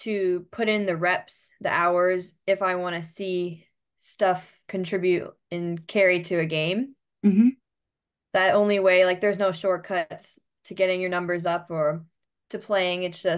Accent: West Dundee, Illinois, United States; I'm from West Dundee, Illinois. I always tell people it's near Chicago, but it's just a suburb, not part of Chicago. But yeah. Grew up there.

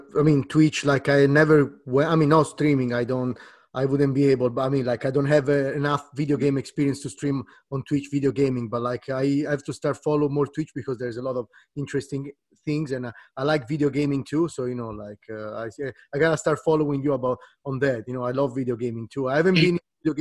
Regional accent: Italy; Growing up in Italy, I grew up, you know, like with the little soccer table

